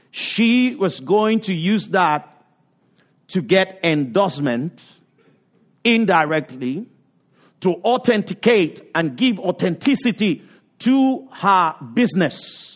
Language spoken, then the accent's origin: English; Nigeria; also born or lived in Ghana; In my little life growing up in Nigeria, and then also in Ghana and some part